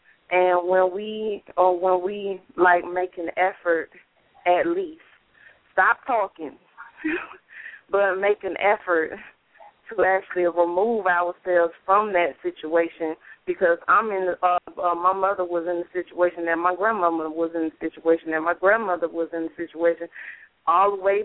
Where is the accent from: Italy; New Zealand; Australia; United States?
United States; Atlanta, Georgia; I'm from Atlanta, Georgia.